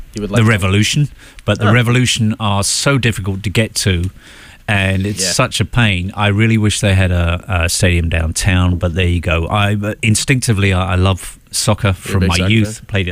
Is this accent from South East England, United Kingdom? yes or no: yes; Dartford, South East England, United Kingdom; I'm from the suburbs of London, 13 miles southeast of London, in a place called Dartford.